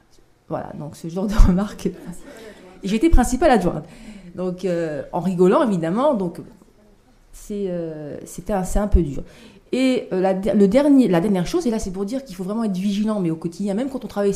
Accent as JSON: {"language": "French", "country": "France", "said": "Je suis française à part entière avec des origines variées."}